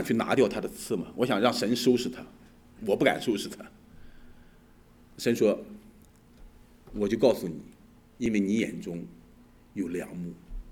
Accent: China; 特别我想我们中国人，我们在这个成长的环境当中

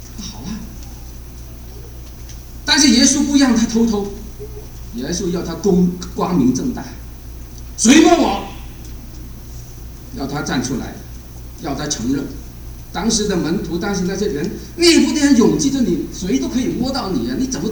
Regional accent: China; 我们中国人啊，就是半途插出一个成教金子吧

